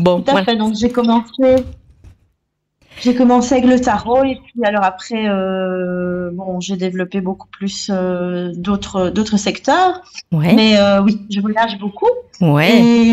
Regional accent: Liège, Wallonia, Belgium; now in Spain; Moi, je suis liégeoise d'origine, mais je vis en Andalousie depuis 7 ans. Mmh. Donc, ça fait 7 ans que je vis là-bas, dans le sud de l'Espagne, dans une réserve naturelle qui s'appelle Cabo de Gata, entre Almeria et Malaga.

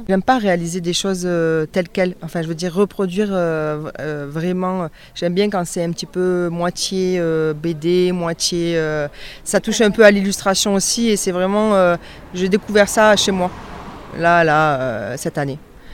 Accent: Occitanie, France; je suis d'originaire du Gard à la base et je suis venue habiter ici il y a un an et demi. Enfin je suis revenue parce que je connaissais déjà la région

